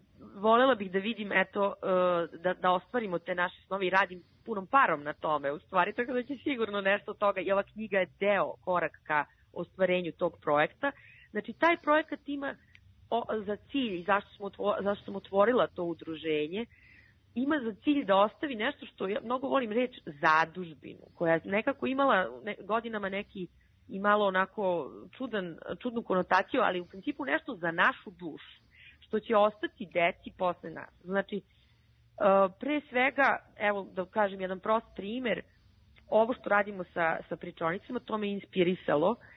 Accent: Serbia; moved away as an adult; Ja sam otišla iz Srbije u najboljem trenutku svog života

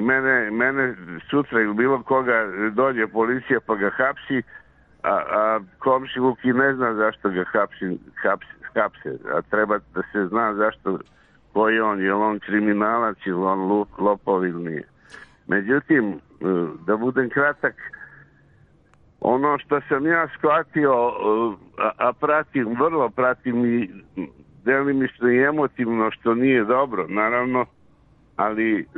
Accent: Serbia; mi smo Srbi vrlo nekvalitetan narod, znate šta

